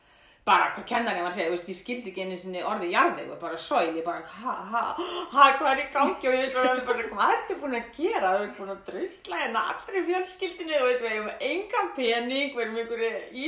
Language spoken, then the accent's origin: Icelandic; France; ég er hálf frönsk en ég ólst upp út í Frakklandi, en ég kom rosalega oft til Íslands á sumrin og var hjá ömmu minni Rannveigu